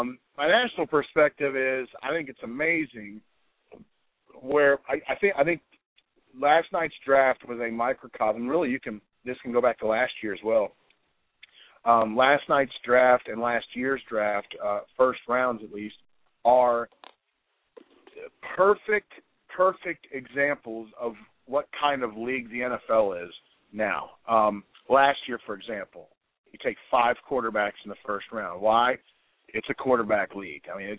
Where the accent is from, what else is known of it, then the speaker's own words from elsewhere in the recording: Louisville, Kentucky, United States; I mean, I grew up, I kind of a Cardinals fan, kind of secondarily, but I grew up in the Louisville area. So I'm 32 now.